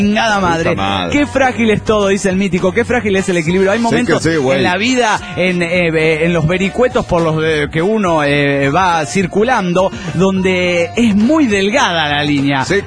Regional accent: La Plata, Buenos Aires Province, Argentina; No, soy originario de La Plata, pero estoy en un café de la Plaza San Marcos, en Venecia.

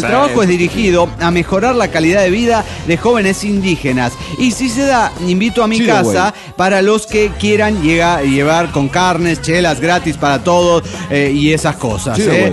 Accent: Ecatepec, State of Mexico, Mexico; de Catepec.

